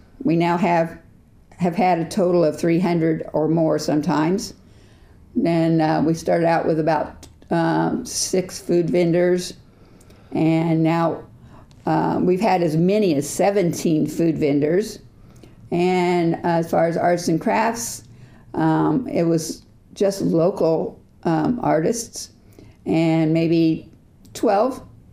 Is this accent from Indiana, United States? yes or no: yes; Lebanon, Indiana, United States; I was born and raised right here in Lebanon at the old Witham Hospital, where now the Walgreens sets.